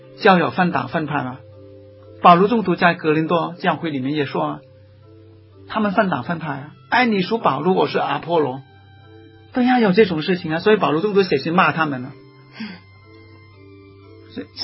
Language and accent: Chinese; Guangdong, China; 我们广东人说相见好同住难呢